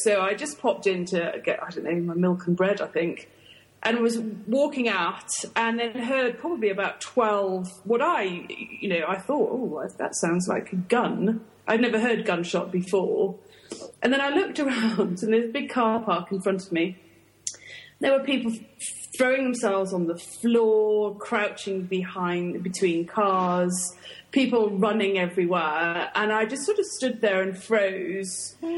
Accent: United Kingdom; I said, I'm British. I'm not used to shooting.

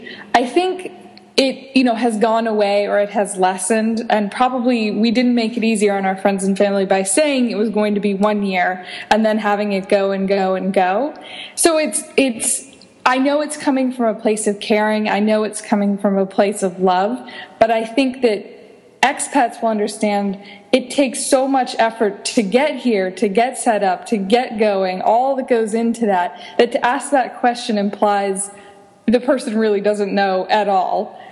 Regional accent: United States; now in United Arab Emirates; I think maybe people in my home country of the States, you know, you end a lease and then you just move

